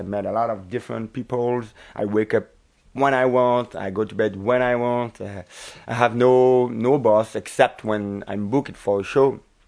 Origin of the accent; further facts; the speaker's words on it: Hauts-de-France, France; I'm from north of France. My dad is a postman and my mom doesn't work. So I was in the country, in the north of France, a little bit lost, about 700 people in the village. So there were more cows than people.